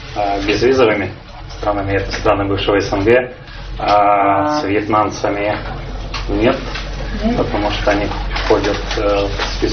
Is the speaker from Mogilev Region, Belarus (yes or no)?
no; Grodno, Grodno Region, Belarus; now in Russia; Я сам из Беларуси, кстати. Вот, замечательного города Гродно.